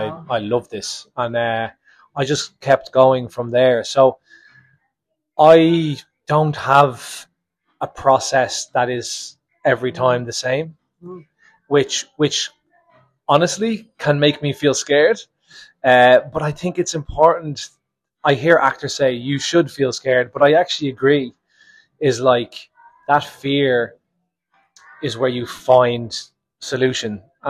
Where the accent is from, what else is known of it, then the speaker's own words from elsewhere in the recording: Dublin, Leinster, Ireland; I grew up in Dublin